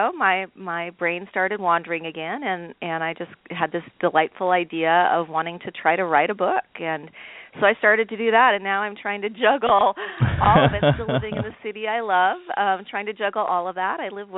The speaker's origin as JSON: {"language": "English", "region": "Montana", "country": "United States", "tie": "born or raised there", "said": "Yeah, I was born and raised in Montana on a dairy farm."}